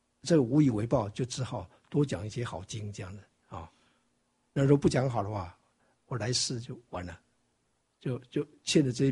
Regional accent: Taiwan; 我们台湾话有一句话说

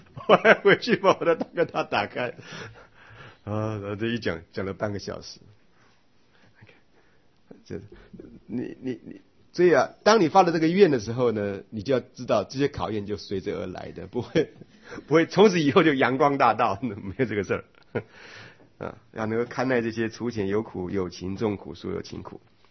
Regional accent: Taiwan; 那个我们台湾话叫凌迟嘛

